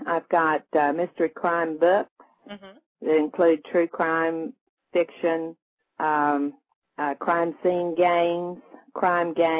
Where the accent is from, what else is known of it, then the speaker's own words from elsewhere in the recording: Texas, United States; So you see, I mean, injustice isn't just limited to Alabama. It's in my home state.